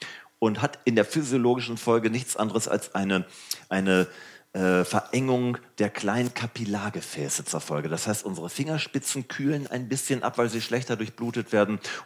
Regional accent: Dortmund, North Rhine-Westphalia, Germany; Ich komme aus Dortmund. Im Ruhrgebiet, Bergbaustadt, Stahlarbeiterstadt.

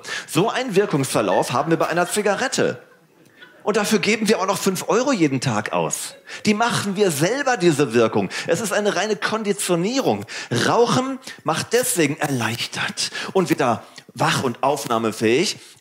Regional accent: Dortmund, North Rhine-Westphalia, Germany; Ich komme aus Dortmund. Im Ruhrgebiet, Bergbaustadt, Stahlarbeiterstadt.

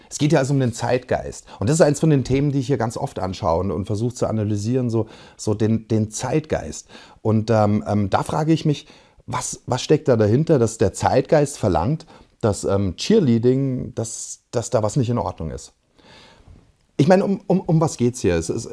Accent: Bavaria, Germany; ich weiß, ich komme aus Bayern und hat sich diese Debatte bis in die 70er, 80er reingezogen.

